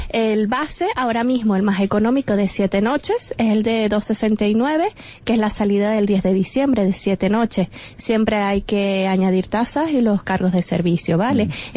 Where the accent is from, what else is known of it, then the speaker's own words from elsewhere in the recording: Canary Islands, Spain; nosotros como canarios nos encanta irnos de escapada a las islas y siempre lo hemos hecho.